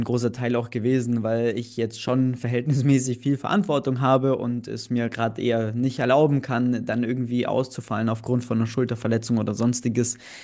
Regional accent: Bavaria, Germany; Ich komme aus dem Allgäu ursprünglich, das heißt, da gibt es ein, zwei Eisstadien

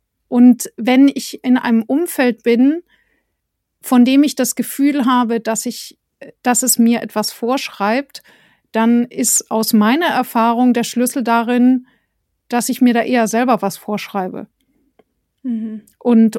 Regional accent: Bavaria, Germany; moved away; Also ich komme ja aus Bayern. Ich denke, ich bin aber jetzt in Ostdeutschland

